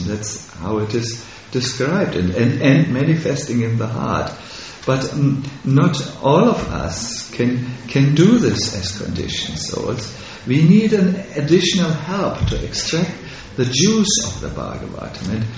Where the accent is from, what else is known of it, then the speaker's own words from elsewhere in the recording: Switzerland; I'm from Switzerland. We do such things still in Switzerland.